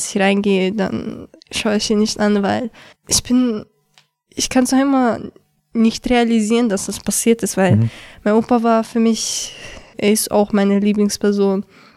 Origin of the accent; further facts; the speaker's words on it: Chechnya, Russia; ich bin 13 Jahre alt und ich komme aus Tschetschenien.